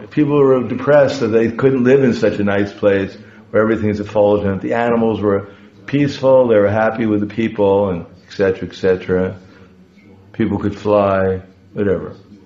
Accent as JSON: {"language": "English", "town": "Brooklyn", "region": "New York", "country": "United States", "tie": "born or raised there", "said": "even when I grew up in New York, in Brooklyn"}